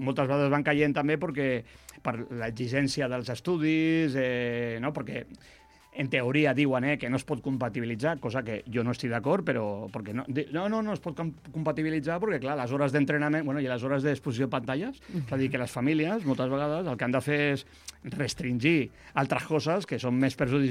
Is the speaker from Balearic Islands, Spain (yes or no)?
no; Catalonia, Spain; Els que som de Catalunya no li donem importància